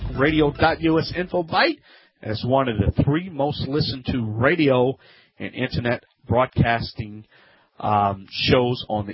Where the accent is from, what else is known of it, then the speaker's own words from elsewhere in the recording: Louisiana, United States; accent: Cajun; I'm Cajun and I'm French Canadian